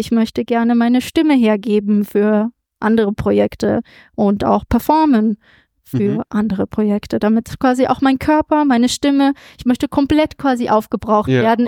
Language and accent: German; Germany; accent: German; dass sich mein deutscher Akzent zum Beispiel ein bisschen reduzieren lässt